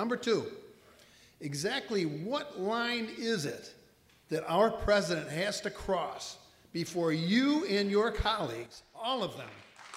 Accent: Camillus, New York, United States; I'm from the Camillus area.

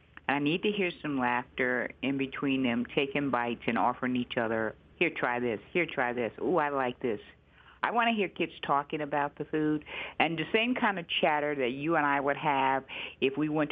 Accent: the North, United States; now in Houston, United States; I know I'm from the North and I'm not supposed to be a judge of biscuits

